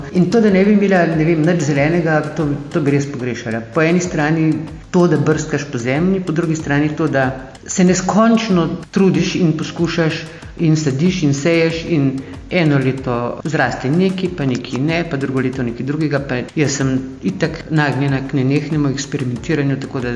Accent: Cirkulane, Drava, Slovenia; also born or lived in Ptuj; Rodila sem se na Ptuju, ampak na Ptuju v porodnišnici, doma sem v Halozah, to je 15 km proč, tako da moj rojstni kraj je Slaneset občina Cirkulane, 3 km stran je Drava, to so haloški griči

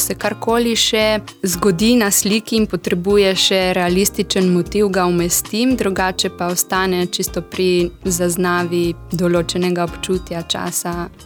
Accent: Ajdovščina, Gorizia, Slovenia; also born or lived in Šempeter pri Novi Gorici; Iz Ajdovščine, prav iz Ajdovščine. Rojena sem pa v Šempetru pri Novi Gorici.

